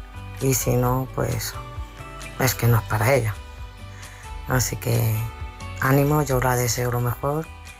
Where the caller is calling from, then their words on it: Madrid, Community of Madrid, Spain; de Madrid